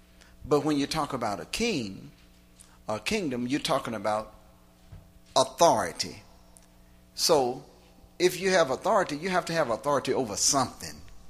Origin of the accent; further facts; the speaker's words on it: United States; growing up in the United States, we didn't grow up under a kingdom.